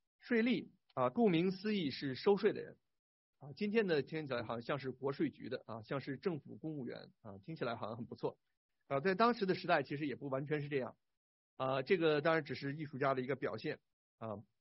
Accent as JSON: {"language": "Chinese", "country": "China", "said": "我想我们中国人经常讲这个，在日本人统治的时候啊，那个时候我们讲只有汉奸啊"}